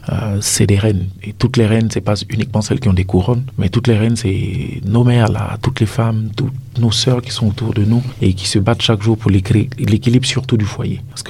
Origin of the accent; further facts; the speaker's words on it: Burkina Faso; Je suis burkinabé.